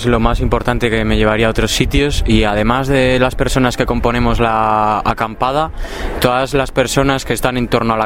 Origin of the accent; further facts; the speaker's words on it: León, Castile and León, Spain; también vengo desde León